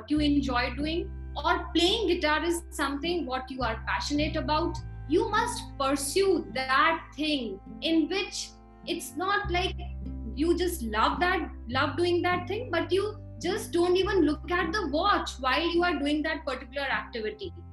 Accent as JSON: {"language": "English", "country": "India", "said": "And being an Indian, it is like automatic. It is inbuilt in us. It's our culture, our traditions that we need to spread across the world."}